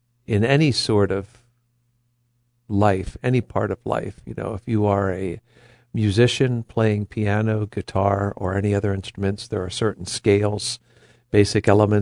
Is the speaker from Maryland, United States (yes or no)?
yes; Baltimore, Maryland, United States; Yeah, well, I mean, I'm from Baltimore, so I remember the one year that the Baltimore Bullets played the Milwaukee Bucks.